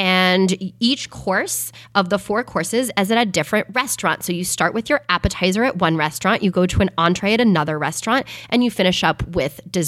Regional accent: California, United States; growing up in Silicon Valley in the Bay Area

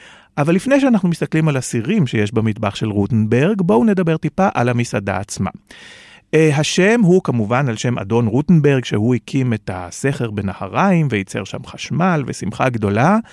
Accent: Jerusalem, Jerusalem District, Israel; אני ירושלמי, אני שונא להתרטב, אני לא אוהב מים.

